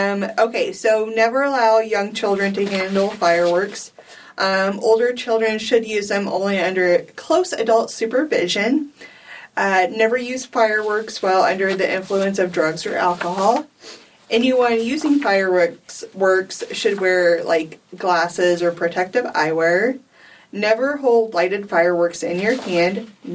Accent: United States; Which is funny because my hometown was half in Iowa, half in Missouri.

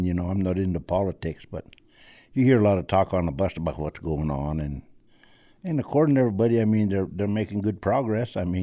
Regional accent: Montana, United States; I'm from Montana, and I've been from Canada to Arizona rodeoing.

